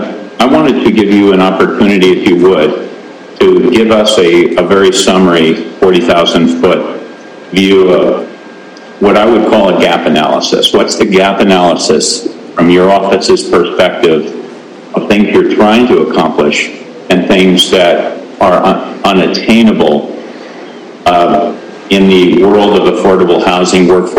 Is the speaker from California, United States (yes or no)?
no; Bozeman, Montana, United States; Because I'm from Bozeman, we're in a firefight here.